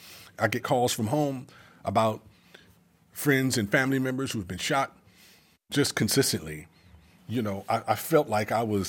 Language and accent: English; California, United States; You know, so growing up in the Jordan Downs, you know, Imperial Courts, Nickerson Gardens were our enemies. We went back decades with these individuals. We grew up together in the same neighborhood